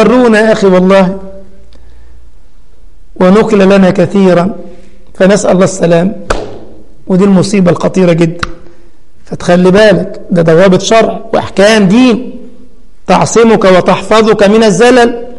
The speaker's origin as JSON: {"language": "Arabic", "country": "Egypt", "said": "يجيب لها عصير برتقان على نهر النيل عندنا في مصر"}